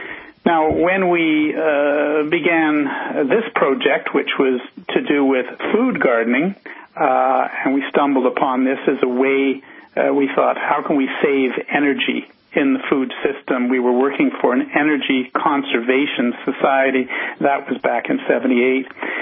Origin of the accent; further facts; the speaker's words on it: Toronto, Ontario, Canada; now in Vancouver, Canada; And then in Vancouver, I'm from Toronto, which is eastern, where you get winters like you do probably, and it's very cold.